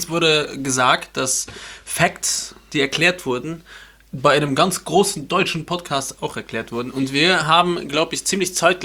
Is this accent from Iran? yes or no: no; United States; German is a second language; Ich bin ja aus From America